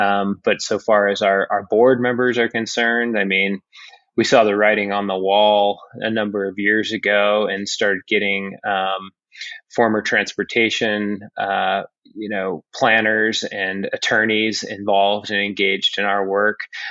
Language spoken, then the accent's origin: English; Utah, United States; I grew up poking around the Wasatch Mountains and in the wintertime and snowshoeing